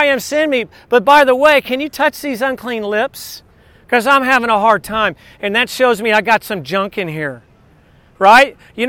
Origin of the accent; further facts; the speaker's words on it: Texas, United States; And I know from experience being in my family growing up in Texas and just moments in our own family